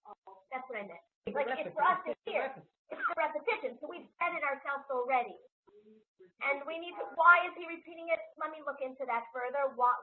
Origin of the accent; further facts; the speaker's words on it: New York, United States; But I'm from New York, so probably closer to the 130, okay?